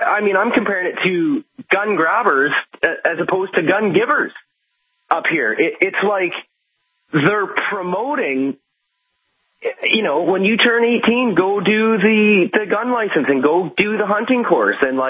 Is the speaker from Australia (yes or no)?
no; Canada; what I want to talk to you about is being Canadian. Our gun laws up here are